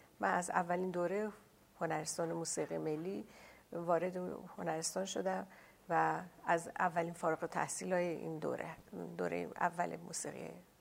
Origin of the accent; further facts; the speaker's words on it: Tehran, Tehran Province, Iran; born there; متولد 1317، اول دی 1317 در شهر تهران هستم. در خانواده‌ای که به دنیا آمدم به نوعی اهل موسیقی بودن